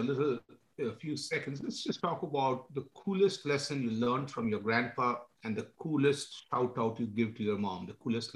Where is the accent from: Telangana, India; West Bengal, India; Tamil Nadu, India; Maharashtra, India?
West Bengal, India; Kolkata; I grew up in Kolkata, India.